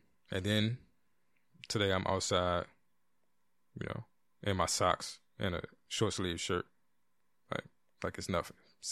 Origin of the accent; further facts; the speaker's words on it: East Coast, United States; And, you know, I come from the East Coast, so I'm not used to being in a place where, you know, what we got did what we did.